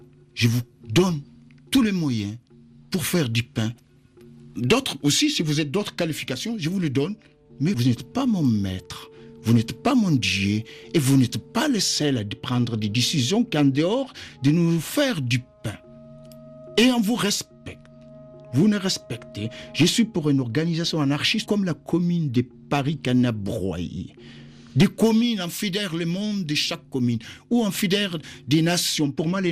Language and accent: French; Kabylie, Algeria; ils étaient allés chez nous en Kabylie pour étudier ce qu'on appelait chez nous Asagawar